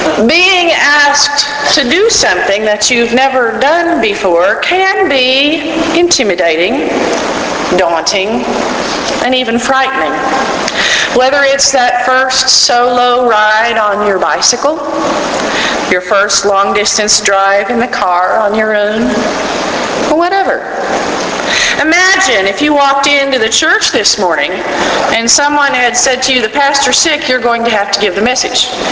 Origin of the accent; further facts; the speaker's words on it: Waco, Texas, United States; I can remember the first time that I drove from Waco, my hometown, to Fort Worth by myself.